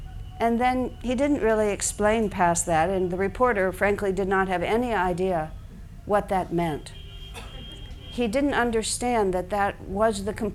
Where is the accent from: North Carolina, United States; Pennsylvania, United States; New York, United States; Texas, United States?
Texas, United States; El Paso; born there; I've mentioned to you I was born in El Paso, Texas.